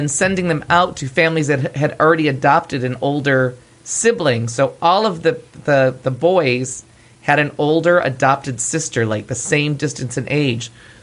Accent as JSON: {"language": "English", "region": "New York", "country": "United States", "said": "I was like, I'm from New York."}